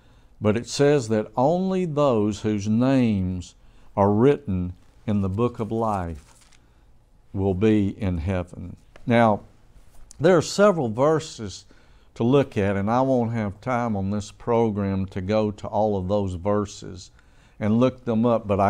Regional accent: Memphis, Tennessee, United States; born there; when I was born on May 27th, 1951, I know the time, the place was at the Methodist Hospital in Memphis, Tennessee, and my name was recorded then.

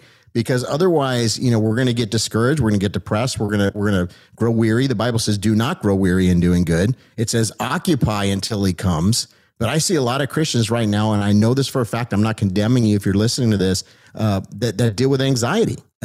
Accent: Hollywood, California, United States; because I come from Hollywood, man. So, I saw the whole thing there

